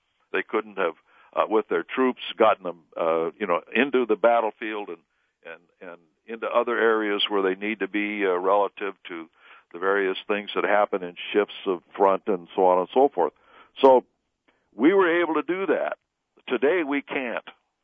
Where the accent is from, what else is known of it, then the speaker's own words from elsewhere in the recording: Seattle, Washington, United States; also born or lived in Spokane; I came from the Northwest originally. And I lived in, been born and raised in Seattle, and then I lived for 25 years in Spokane.